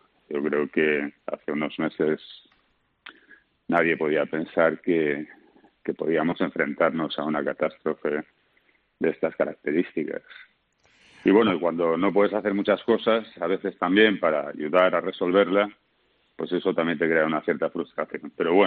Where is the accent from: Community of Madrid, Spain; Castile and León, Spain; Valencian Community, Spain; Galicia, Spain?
Valencian Community, Spain; estoy casi 40 días de confinamiento en Castellón, en mi pueblo, que es, bueno, donde tengo toda mi familia